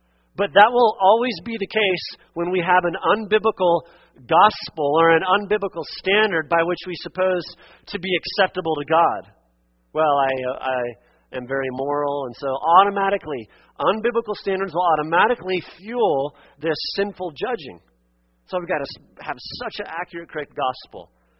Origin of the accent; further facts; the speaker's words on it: Oregon, United States; Or because a lot of times in the culture where I grew up in Western Oregon, if you recycle, or if you don't vote Republican